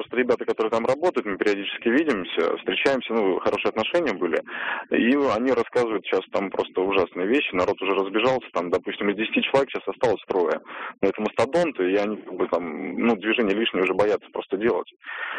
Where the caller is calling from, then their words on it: Moscow, Russia; я звоню из Москвы.